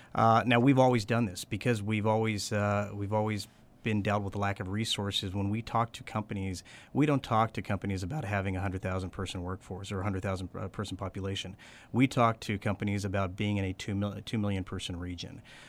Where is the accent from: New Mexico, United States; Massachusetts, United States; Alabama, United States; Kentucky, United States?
New Mexico, United States; moved away as an adult; I grew up in New Mexico, and I remember a lot of years ago when I was 18 and graduated, I left the day after high school graduation because I had no idea what careers were out there.